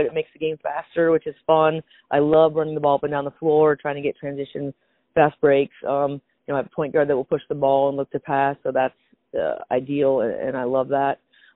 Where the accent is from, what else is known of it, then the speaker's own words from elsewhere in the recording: Lake Mills, Wisconsin, United States; I grew up playing basketball in Lake Mills, and I just love the sport of basketball.